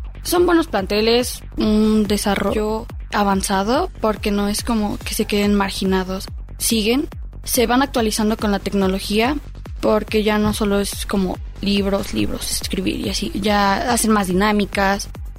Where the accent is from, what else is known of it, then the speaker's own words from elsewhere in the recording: Panotla, Tlaxcala, Mexico; Sí, yo vengo de Panotla, de la cabecera.